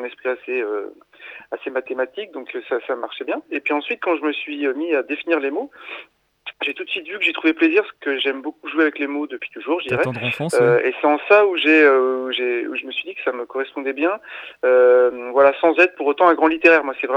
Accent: Sablé-sur-Sarthe, Pays de la Loire, France; now in Nantes, France; moi je suis originaire à côté du Maine-et-Loire, à côté de Sablé-sur-Sarthe et je vis à Nantes.

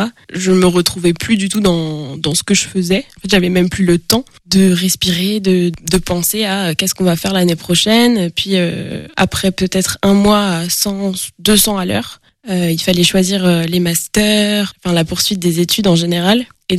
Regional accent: France; Bah, en fait, je suis française

